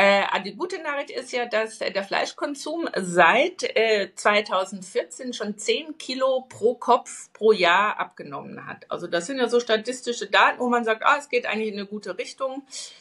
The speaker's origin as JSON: {"language": "German", "region": "Bavaria", "country": "Germany", "said": "ich komme aus dem Dorf im Bayerischen Wald."}